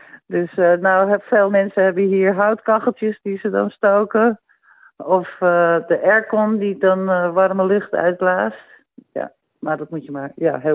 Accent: Haarlem, North Holland, Netherlands; also born or lived in Amsterdam; now in Australia; En ik kom natuurlijk uit Haarlem en Amsterdam.

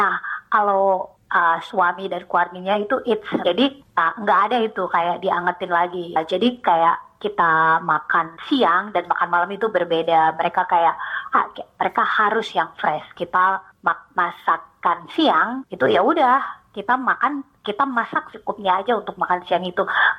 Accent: Indonesia; now in Australia; karena kita dari Indonesia, kita ada 5 agama ya, jadi kita udah terbiasalah gitu.

